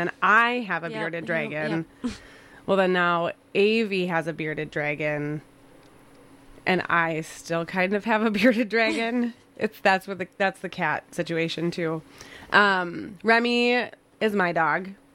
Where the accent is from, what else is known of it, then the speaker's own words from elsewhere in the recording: Pine Island, United States; We grew up in Pine Island, but both of those two moved over here so we could all kind of be closer together.